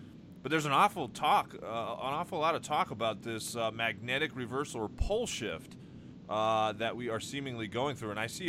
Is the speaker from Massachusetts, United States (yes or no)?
no; New Jersey, United States; My home state of New Jersey, a massive one down in Texas.